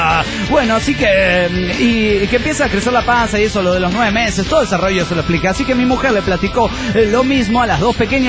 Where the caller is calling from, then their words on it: Nuevo Laredo, Tamaulipas, Mexico; de Nuevo Laredo, Tamaulipas.